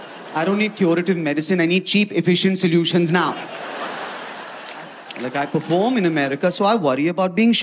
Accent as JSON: {"language": "English", "country": "India", "said": "But I'm also Indian. So I want to be friends with at least that one guy who has a gun."}